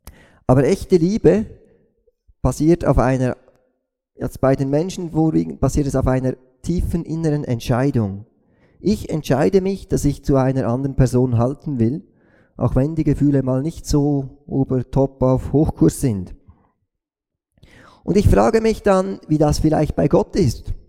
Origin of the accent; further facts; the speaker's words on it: Switzerland; Natürlich, wir sind Schweizer